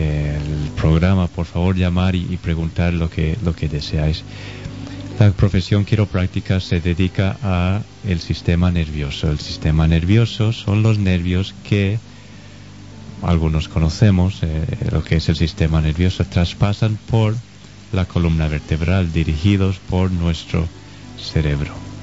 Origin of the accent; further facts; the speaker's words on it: United States; Spanish is a second language; now in Gandía, Spain; Soy de Estados Unidos, lo notaréis un poco en el acento. Estudié en California. Llevamos 9 años en Gandía, y creo que unos 3 en Oliva también